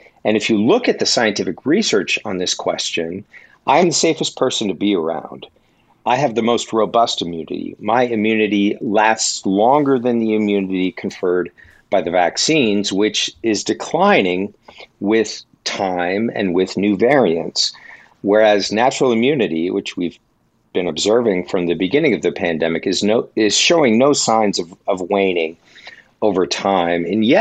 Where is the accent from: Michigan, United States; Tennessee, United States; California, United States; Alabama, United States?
California, United States; It's a particularly acute issue in my home state here of California